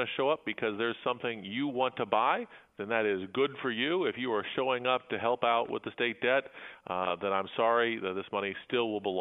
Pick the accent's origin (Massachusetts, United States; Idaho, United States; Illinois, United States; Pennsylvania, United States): Illinois, United States; Gifford; As someone growing up in Gifford, Illinois, we didn't have cable TV when I was a young kid.